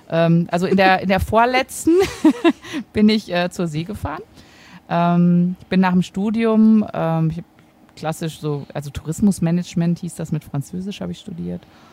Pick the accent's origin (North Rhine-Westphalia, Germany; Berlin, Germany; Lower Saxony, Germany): North Rhine-Westphalia, Germany; ich komme aus dem Sauerland